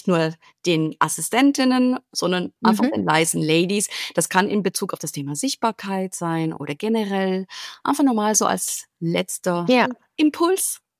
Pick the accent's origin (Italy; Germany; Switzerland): Italy; als Italienerin